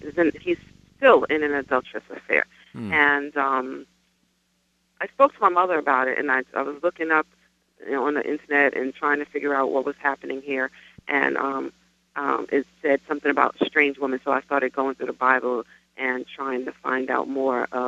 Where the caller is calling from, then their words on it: New Jersey, United States; I'm calling from New Jersey.